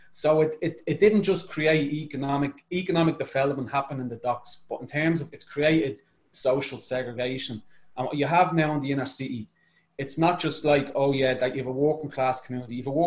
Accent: Dublin, Leinster, Ireland; I grew up in Dublin's inner city. I grew up in poverty, generational poverty

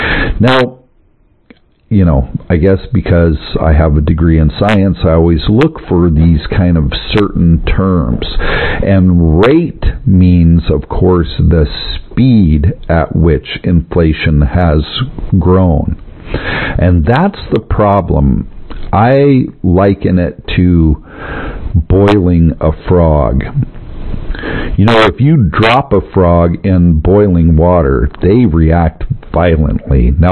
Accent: the West, United States; You know, I grew up in the West. We don't really have coal out here.

